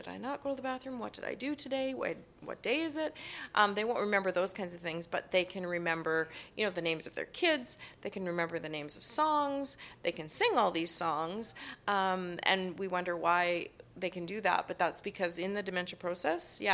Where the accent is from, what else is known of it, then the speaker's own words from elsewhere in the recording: Saskatchewan, Canada; Because my summer jobs were in my hometown, working in their nursing home.